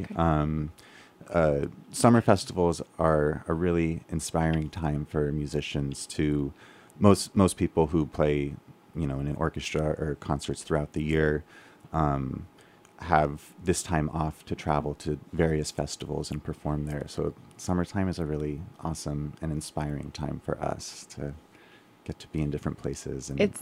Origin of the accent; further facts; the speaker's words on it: Oregon, United States; So I I grew up in Oregon